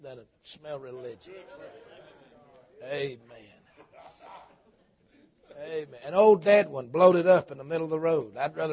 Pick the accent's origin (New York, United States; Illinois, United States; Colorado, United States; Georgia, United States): Georgia, United States; Tunnel Hill; I doubt they say Yahoo in the Hebrew. But I'm from Tunnel Hill. I say Yahoo if I want to.